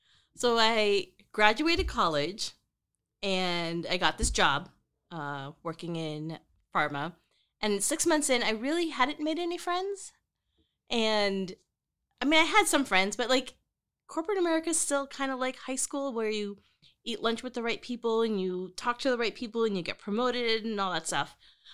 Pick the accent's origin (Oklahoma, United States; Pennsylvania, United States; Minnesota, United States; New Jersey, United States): New Jersey, United States; Long Valley; now in Seattle, United States; So I'm originally from New Jersey.